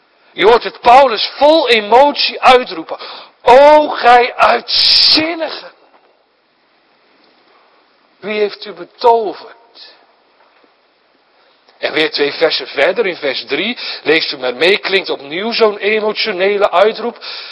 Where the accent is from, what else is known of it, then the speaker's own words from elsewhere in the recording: IJsselmuiden, Overijssel, Netherlands; Ik kom uit IJsselmuiden, dat ligt naast Kampen.